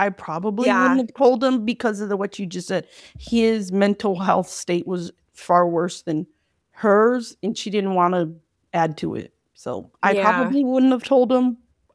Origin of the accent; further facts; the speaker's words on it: United States; as an American, we hate ambiguous endings and we hate not seeing the monster